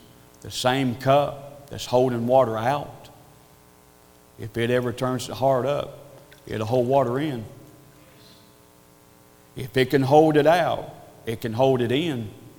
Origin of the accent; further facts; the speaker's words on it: North Carolina, United States; accent: hillbilly; Years ago, and you can tell by my accent, I have a hillbilly accent from the hills of North Carolina.